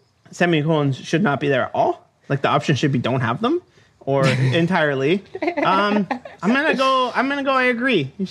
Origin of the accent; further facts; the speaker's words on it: Canada; I'm from Canada. That's why I say JavaScript funny.